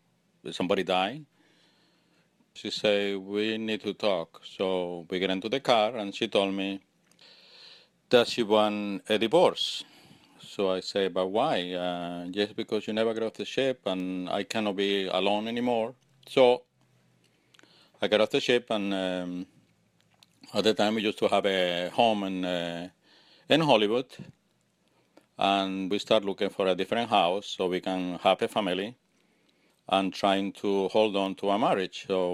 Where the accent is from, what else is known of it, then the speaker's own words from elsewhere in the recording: Spain; English is a second language; I'm from Spain, Italian mother, Spanish father.